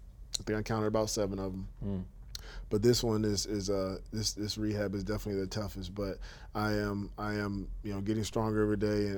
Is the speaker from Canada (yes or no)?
no; United States; these people are from another country. They're from Syria. We're from the United States. We were Christians.